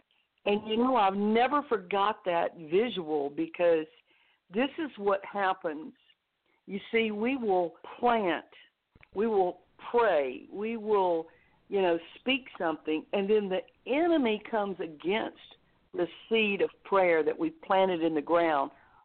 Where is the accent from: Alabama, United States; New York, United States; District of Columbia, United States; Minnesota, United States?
Alabama, United States; Mobile; I'm from Mobile, Alabama, and we had a farm outside the city.